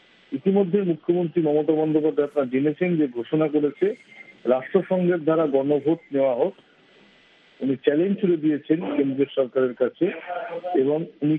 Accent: Kolkata, West Bengal, India; এই বিষয়টাতে আমি কলকাতার একজন যুবক বলুন

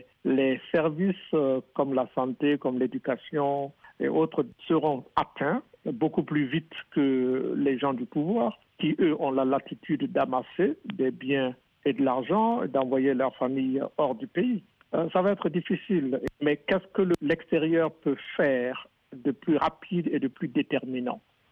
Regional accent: Burkina Faso

